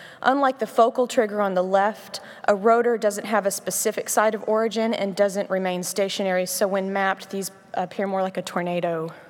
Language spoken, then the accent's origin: English; Memphis, Tennessee, United States; Like Dr. Cooley said, I'm from Memphis.